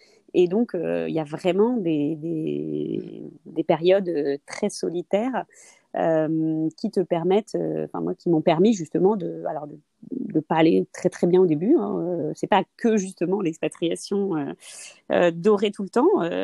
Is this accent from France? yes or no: yes; France; moved away as an adult; parce que voilà, je venais de France aussi.